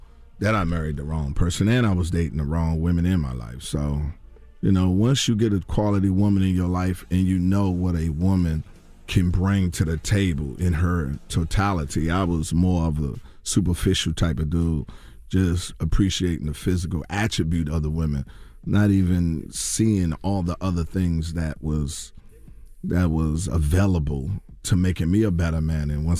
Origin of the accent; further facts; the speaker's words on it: Washington, District of Columbia, United States; My hometown, Washington, D.C.